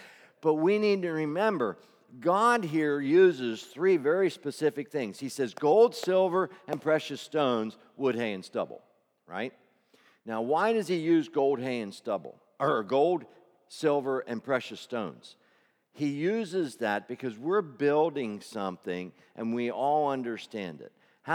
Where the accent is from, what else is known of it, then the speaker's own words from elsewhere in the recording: Glen Rock, Pennsylvania, United States; Because I am … from Glen Rock, Pennsylvania, the son